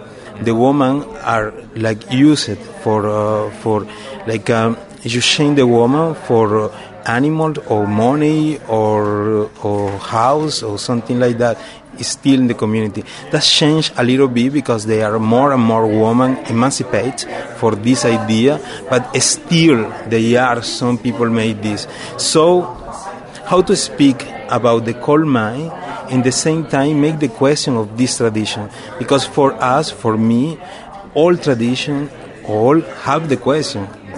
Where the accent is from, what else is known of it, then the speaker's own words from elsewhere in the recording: Barranquilla, Atlántico, Colombia; born there; English is a second language; I was born in Barranquilla, in the north of Colombia.